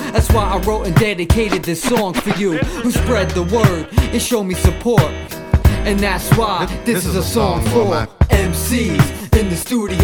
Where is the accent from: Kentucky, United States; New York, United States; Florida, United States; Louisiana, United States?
New York, United States; White Plains; Sob and Scraps and White Plains, that's my hometown.